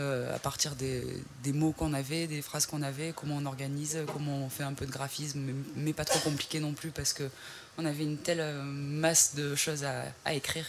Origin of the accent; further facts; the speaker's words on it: Occitanie, France; Parce qu'en fait, moi, je suis originaire du Gard, il ne faut pas trop le dire ici